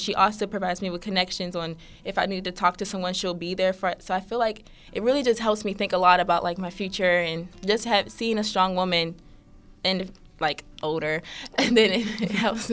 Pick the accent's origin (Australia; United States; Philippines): United States; Pittsburgh, Pennsylvania; I grew up on the north side of Pittsburgh, so right around here.